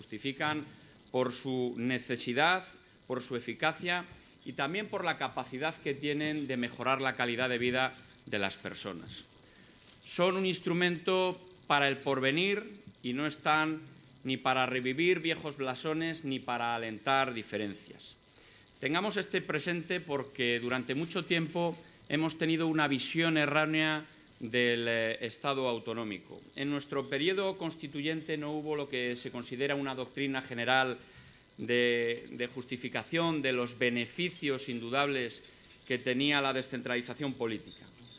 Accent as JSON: {"language": "Spanish", "region": "Castile and León", "country": "Spain", "said": "es un placer venir a Madrid para hablar de mi tierra, que es hablar de España, porque cuando hablamos de Castilla y León"}